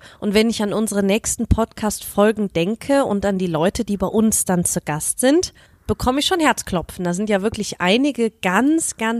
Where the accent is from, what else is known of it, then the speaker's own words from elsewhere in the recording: Germany; Ich als Deutsche muss sagen